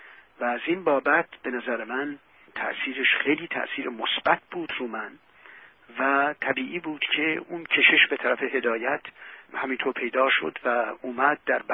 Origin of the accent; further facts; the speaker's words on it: Iran; first language Turkish; Persian is a second language; زبون مادری من بالاخره ترکیه، درسته؟ تحصیلات من به زبون فارسی بود دیگه.